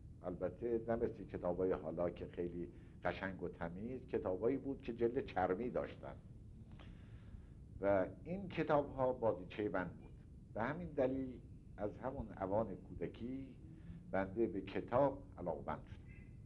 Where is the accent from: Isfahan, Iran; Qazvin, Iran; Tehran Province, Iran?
Qazvin, Iran; born there; قمری معادل با فروردین 1108 شمسی در قزوین متولد شدم.